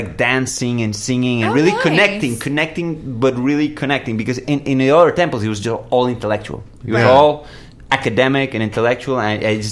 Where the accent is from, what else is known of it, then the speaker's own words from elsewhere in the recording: Medellín, Antioquia, Colombia; Yeah, Medellin